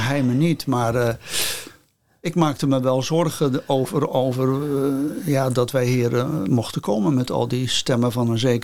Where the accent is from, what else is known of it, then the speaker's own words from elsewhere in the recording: Spain; Bij ons in Spanje praat je met elkaar en dan zeg je wat.